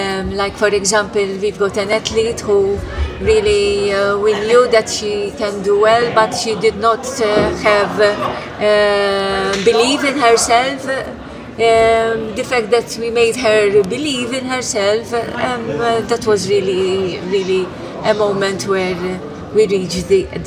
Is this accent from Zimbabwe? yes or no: no; Malta; I come from Malta.